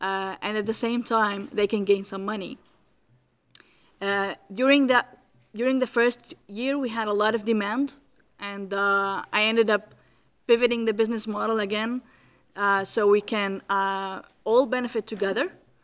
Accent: Syria; now in Brazil; I am from Syria. I moved to Brazil in 2015.

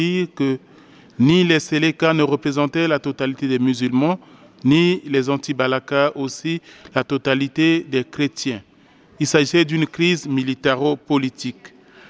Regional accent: Central African Republic; les questions qui prévaut encore chez nous en République centrafricaine.

